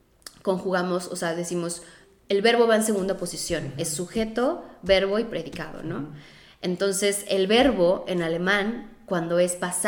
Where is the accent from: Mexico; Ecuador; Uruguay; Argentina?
Mexico; moved away as an adult; Sí, justo cuando me fui de México, pues renuncié a mi trabajo.